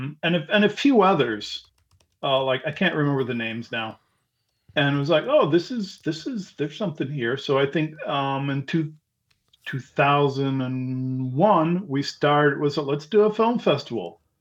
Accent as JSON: {"language": "English", "town": "Oconomowoc", "region": "Wisconsin", "country": "United States", "tie": "born or raised there", "also_born_or_lived": "New York", "said": "used to live in New York, and we worked on some films, and we did theater and stuff, and we moved back. I grew up in Oconomowoc, And my folks had a house fixer-upper they bought in Waupaca, and I moved back here to help fix it up"}